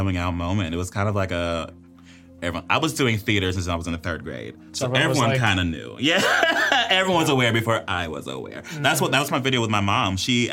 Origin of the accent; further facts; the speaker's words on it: Los Angeles, California, United States; I'm very much in a bubble. I'm born and raised in Los Angeles. I have a very accepting family.